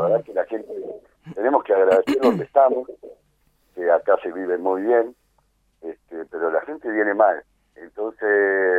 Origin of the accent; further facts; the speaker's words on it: Escobar, Buenos Aires Province, Argentina; yo soy de Escobar, siempre me dediqué a los caballos